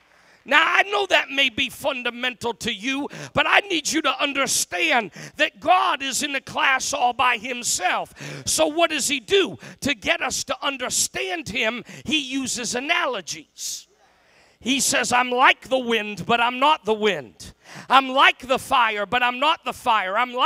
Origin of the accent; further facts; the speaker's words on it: Boston, Massachusetts, United States; I was from the city. I was born in the Boston area, went to school in the Boston area, worked in the Boston. I went to school in Boston and worked in Boston.